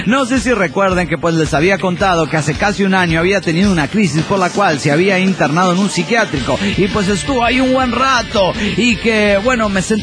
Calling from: Trelew, Chubut, Argentina; el argentino de Trelew, Argentina.

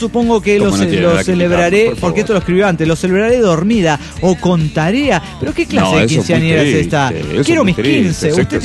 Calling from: Guadalajara, Jalisco, Mexico; de Guadalajara, Jalisco, México.

